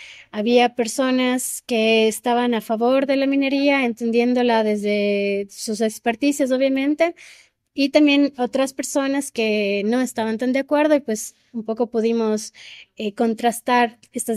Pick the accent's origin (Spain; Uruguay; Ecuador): Ecuador; Cuenca, Azuay; yo soy cuencana, creo que el tema de los ríos y del agua está intrínseco en mi cantado.